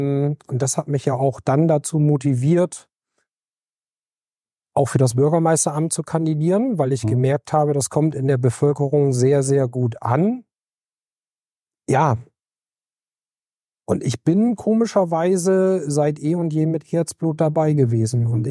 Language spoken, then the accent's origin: German; Beverstedt, Lower Saxony, Germany; Also ich bin in Beverstedt aufgewachsen und groß geworden